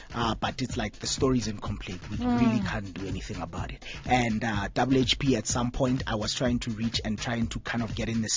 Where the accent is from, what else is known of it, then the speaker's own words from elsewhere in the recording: South Africa; me being the person that I am a South African who loves South African culture, especially in the pop music pop culture space.